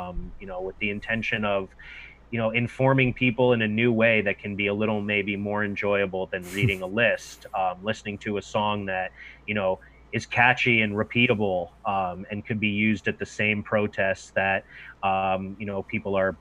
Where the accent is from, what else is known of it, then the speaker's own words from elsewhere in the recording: Connecticut, United States; In Fairfield County.